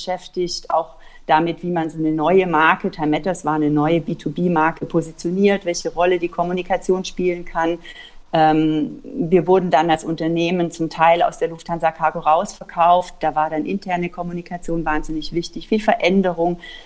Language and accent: German; Bavaria, Germany; Ich bin im Allgäu geboren und mit drei Geschwistern auf einem Bauernhof aufgewachsen.